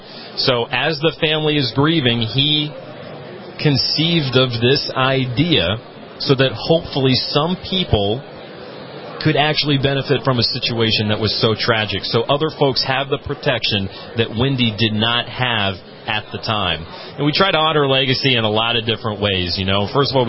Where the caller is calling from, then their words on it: Cleveland, Ohio, United States; So I'm Eastern. We're coming from Cleveland.